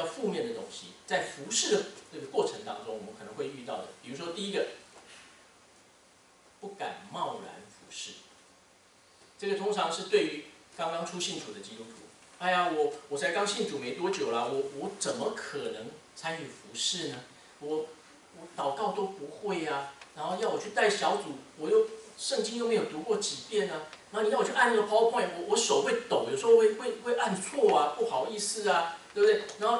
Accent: Taiwan; 我记得小时候在台湾的时候，我们要上六天课，

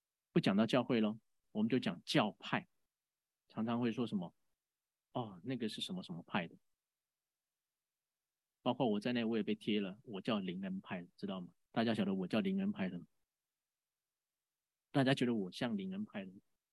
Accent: Taiwan; 我这次回台湾也看到了，早期其实我是在这里土生土长的基督徒嘛

